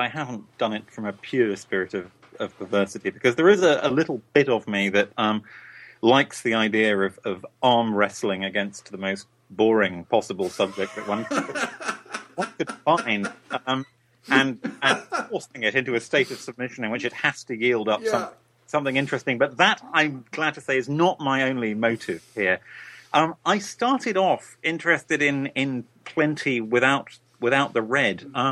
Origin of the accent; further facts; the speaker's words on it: United Kingdom; Right. I'm a British writer.